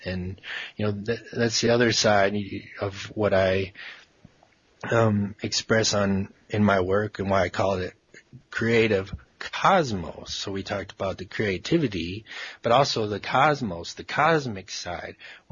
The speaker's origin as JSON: {"language": "English", "town": "Alpena", "region": "Michigan", "country": "United States", "tie": "born there", "said": "though I was born here in America, in Michigan specifically, Alpena, Michigan, to get even more specific, the 45th parallel."}